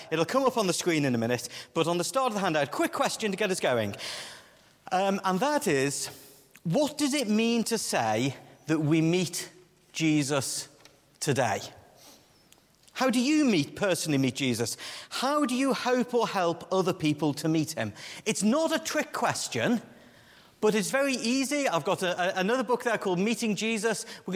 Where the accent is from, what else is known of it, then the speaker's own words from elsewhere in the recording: Liverpool, North West England, United Kingdom; And because I'm from Liverpool myself, it did remind me